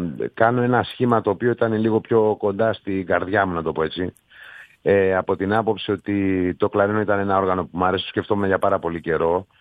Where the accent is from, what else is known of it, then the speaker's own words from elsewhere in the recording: Greece; Δηλαδή, κι εγώ είμαι από την Ελλάδα, να το πω έτσι, και εσείς από την Ελλάδα